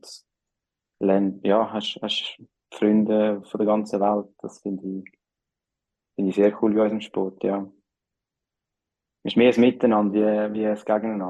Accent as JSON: {"language": "German", "country": "Switzerland", "said": "Und ich glaube, da sind wir Schweizer schon recht weit."}